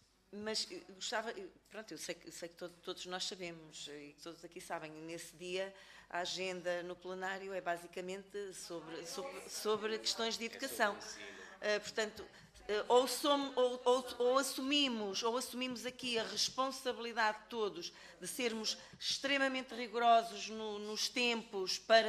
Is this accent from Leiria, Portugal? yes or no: no; North, Portugal; não venho de Bragança, mas venho do Norte também